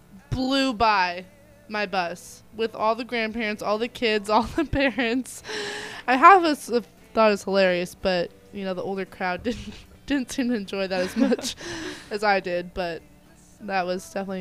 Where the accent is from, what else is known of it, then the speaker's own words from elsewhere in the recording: Portland, Oregon, United States; I'm from Portland, which is the weirdest city in America, if anybody didn't know.